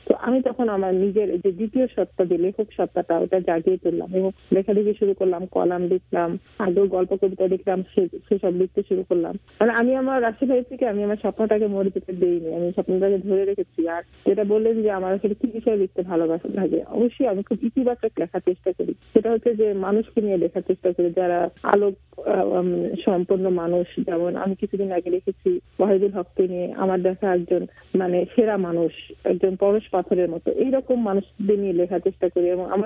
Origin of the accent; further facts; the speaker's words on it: Bangladesh; moved away; আমরা যারা বাংলাদেশ থেকে এসেছি তাদের আসলে বাংলা সাংবাদিকতা করা ছাড়া আসলে খুব একটা সুযোগ নেই